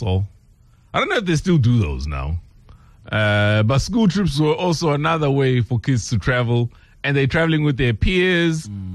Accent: Durban, KwaZulu-Natal, South Africa; It's also where you grew up. Because, see, now we grew up in Durban.

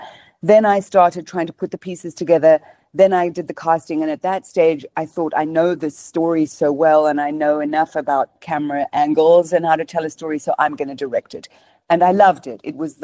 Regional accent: South Africa; reminding me, she was in Zimbabwe, I was in South Africa, but it reminded me so much of many aspects of my childhood.

